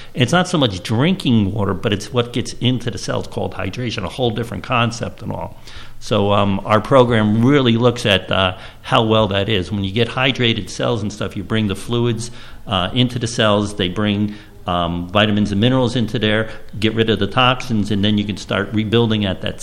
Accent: New Jersey, United States; growing up in Hunterdon County with all the farms and the lands and stuff that was out there.

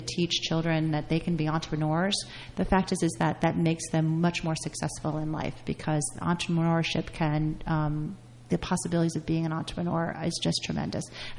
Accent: New York City, New York, United States; now in New Jersey, United States; So I'm a native New Yorker, born and bred in New York City, but married a very nice Jersey boy and moved out to New Jersey.

